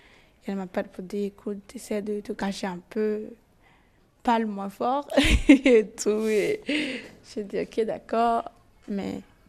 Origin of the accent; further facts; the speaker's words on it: Benin; je suis béninoise, j'ai 24 ans et je suis briseuse de tabous.